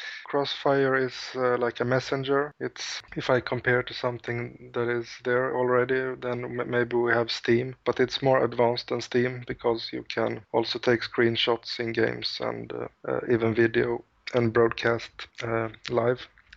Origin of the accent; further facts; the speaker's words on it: Sweden; English is a second language; And I am from Sweden. … you can say, or... I am in my mid-30s